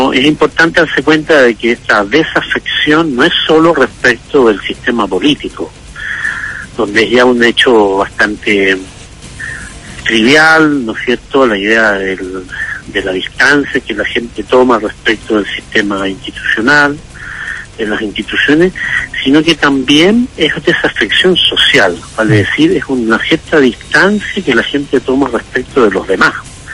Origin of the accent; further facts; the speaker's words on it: Chile; Nosotros pensábamos como chilenos de que existía una cultura cívica bien arraigada